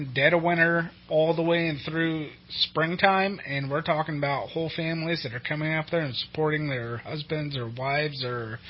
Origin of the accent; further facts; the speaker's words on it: Cottonwood, California, United States; I'm from Cottonwood, California.